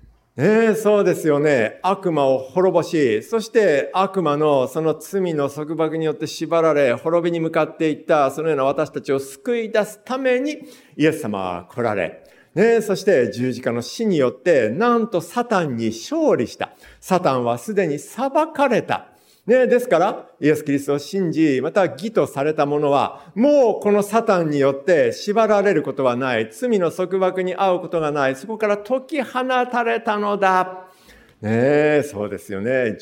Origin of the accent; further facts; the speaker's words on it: Matto, Ishikawa, Japan; まあ私は本当にこう、真っ当に生まれ育ってですね、まあ当時はですね、真っ当、今白山市になりましたけども、旧市街ですけれども